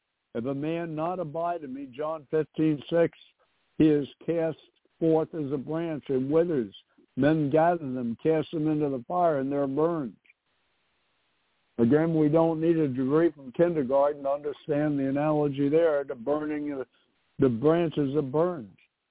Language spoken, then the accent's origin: English; New York City, New York, United States; It's no different than I'm from New York City.